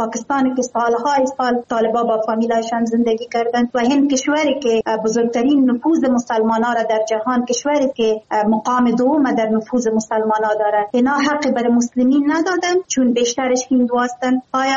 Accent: Afghanistan; moved away

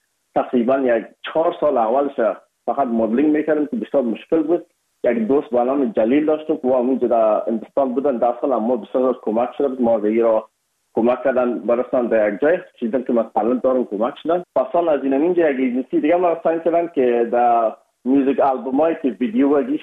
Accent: Afghanistan; ما از افغانستان هستیم یکمک لهجه و فرق داشت.

